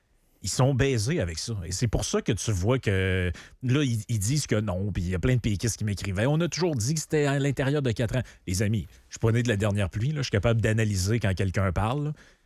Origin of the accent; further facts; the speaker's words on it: Quebec, Canada; Moi, je viens de là, du Saguenay-Lac-Saint-Jean. Puis quand j'étais jeune, dans ma tête, disons, tout le monde est pour la souveraineté.